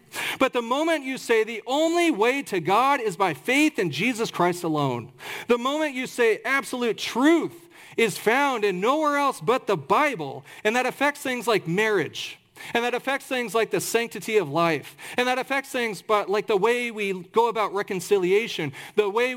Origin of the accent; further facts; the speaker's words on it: Kansas, United States; I can say this because I'm not from New York, I'm from Kansas